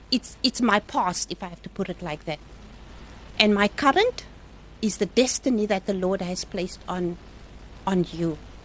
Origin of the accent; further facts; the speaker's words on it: Western Cape, South Africa; I was born and raised on the Cape Flats.